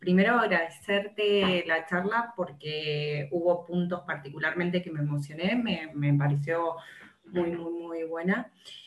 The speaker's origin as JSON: {"language": "Spanish", "country": "Argentina", "lives_now": "Spain", "said": "Yo soy argentina, vivo en España. Y cuando llegué aquí a España me daba vergüenza hablar muchas veces."}